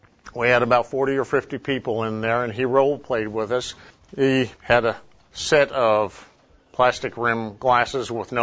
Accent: Oklahoma City, Oklahoma, United States; I'm from Oklahoma City. I'm a pharmacist at the VA hospital up there.

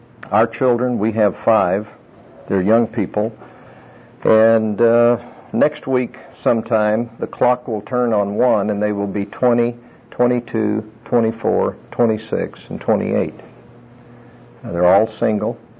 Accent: New Mexico, United States; I grew up in New Mexico, and I grew up on a ranch. I didn't have a saddle for my horse until I was 11 years old, and I started riding a horse when I could really walk, about 3 years old.

